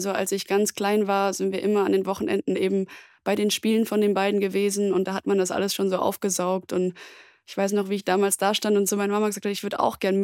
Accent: Friedrichshafen, Baden-Württemberg, Germany; Ja, also es liegt ja am Bodensee. Ich komme ursprünglich aus Friedrichshafen. Das ist direkt nebendran. Und bin total ländlich aufgewachsen.

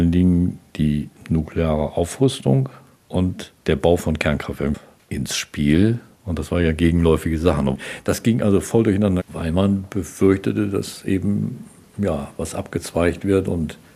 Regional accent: Germany; Ich bin am Mittellandkanal groß geworden.

